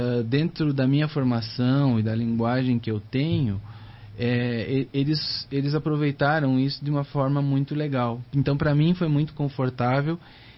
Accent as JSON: {"language": "Portuguese", "region": "Rio Grande do Sul", "country": "Brazil", "tie": "born or raised there", "said": "eu nunca participei desses movimentos no Rio Grande do Sul, mas assim, a cavalgada passava na frente da minha casa"}